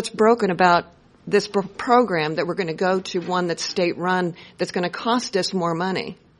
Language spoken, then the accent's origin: English; Ames, Iowa, United States; I'm from Ames.